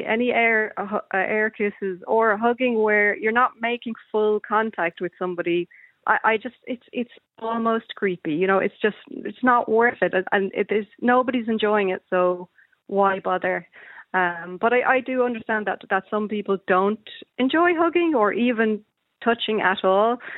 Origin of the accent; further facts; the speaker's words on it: Malawi; born there; I was born in Malawi and my parents moved around a lot.